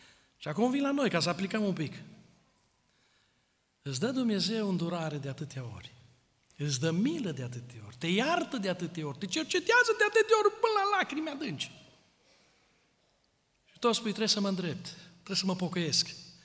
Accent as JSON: {"language": "Romanian", "country": "Romania", "said": "Să nu uităm că noi suntem români și nu te schimbi așa de pe o zi pe alta să fii austriac în felul tău de gândire."}